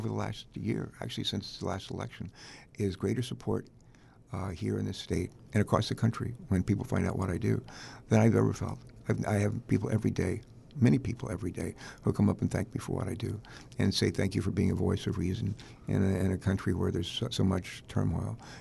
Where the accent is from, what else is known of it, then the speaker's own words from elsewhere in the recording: California, United States; now in Delaware, United States; I came all the way from California, across the country.